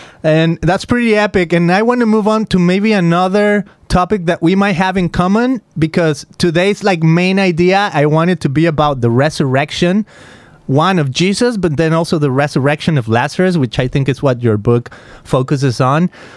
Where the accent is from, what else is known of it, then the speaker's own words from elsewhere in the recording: Guadalajara, Jalisco, Mexico; English is a second language; I want to say, you know, I come from Guadalajara, Mexico